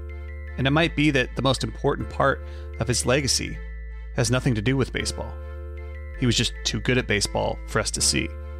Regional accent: Portland, Oregon, United States; because I didn't have a team growing up in Portland.

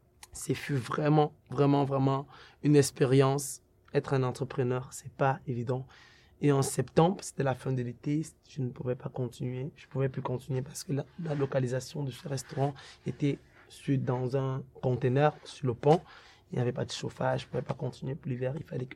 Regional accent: Cameroon; J'adore cuisiner les repas camerounais.

